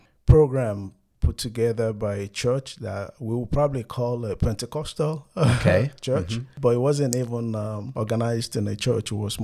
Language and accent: English; Nigeria; moved away as an adult; now in United States; Yeah, so I grew up in Nigeria. I guess I'm in my 40s now. And so for the better half of my life, I was in Nigeria. Moved to the United States in 2003. But growing up in Nigeria, born into a Christian home, what you call the Episcopal, so Episcopalian, growing up, call it Anglican Church.